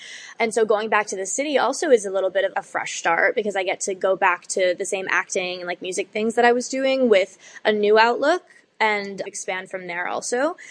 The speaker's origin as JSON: {"language": "English", "town": "Hurleyville", "region": "New York", "country": "United States", "tie": "born or raised there", "said": "I grew up in the theater in South Fallsburg. And when I was a kid in Hurleyville, they didn't have anything like this."}